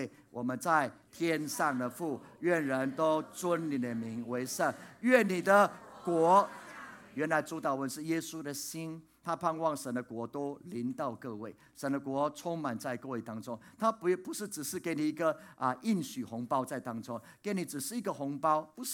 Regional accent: Puli, Nantou County, Taiwan; 我记得有一年呢暑假呢，我就回到我的家乡埔里去了。

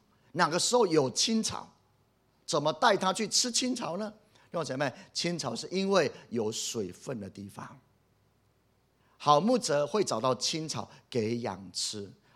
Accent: Taiwan; 弟兄姐妹，我们台湾人很穷啊，为什么很穷呢？

